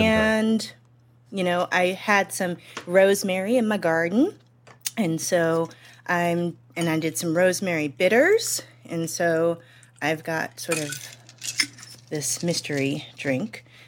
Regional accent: St. Louis, Missouri, United States; I mean, I am always going to be a Cardinals and Blues fan just like because I'm from St. Louis, well, but I don't necessarily follow it.

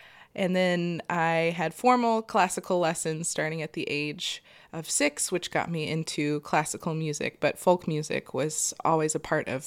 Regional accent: Kentucky, United States; I was born and raised in Kentucky, and my parents, though neither are professional musicians, they both have amazing ears

